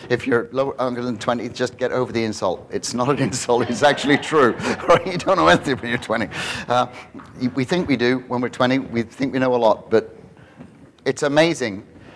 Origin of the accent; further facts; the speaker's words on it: Canada; money in my drawer. So I'm Canadian.